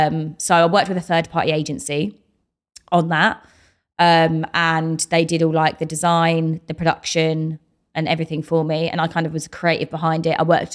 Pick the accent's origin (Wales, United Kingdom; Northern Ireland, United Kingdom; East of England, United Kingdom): East of England, United Kingdom; I'm from Essex.